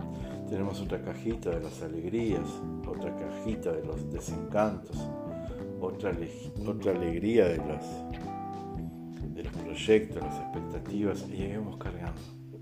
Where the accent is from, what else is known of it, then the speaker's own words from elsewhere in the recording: Paso de los Toros, Tacuarembó, Uruguay; born there; allá en Uruguay, que es donde yo nací, la ciudad de Paso de los Toros, una tarde de invierno